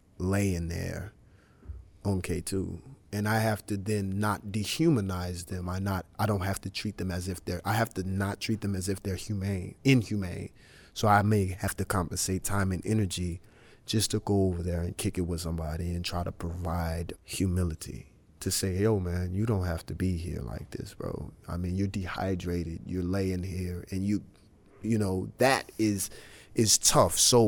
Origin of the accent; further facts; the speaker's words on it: New Orleans, Louisiana, United States; I'm from New Orleans.